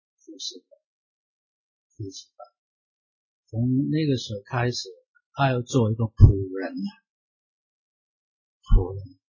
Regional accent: China; 那我去过中国大陆，回到我的家乡，看见我的亲戚朋友耕田一只牛都很辛苦

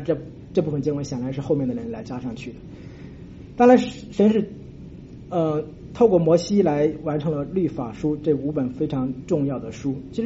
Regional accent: China; 哎，神为什么会选以色列人而没有选我们中国人？

